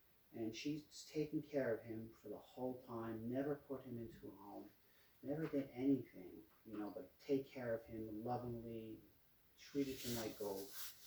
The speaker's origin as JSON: {"language": "English", "town": "Brooklyn", "region": "New York", "country": "United States", "tie": "born or raised there", "said": "I knew her since I was 5 years old. We grew up in Brooklyn together."}